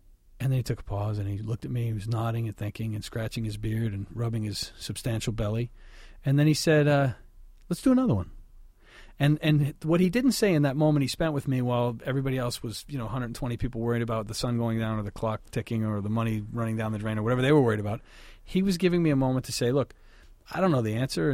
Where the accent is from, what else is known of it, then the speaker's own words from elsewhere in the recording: New York, United States; I grew up in Long Island, and people became firemen and policemen and teachers.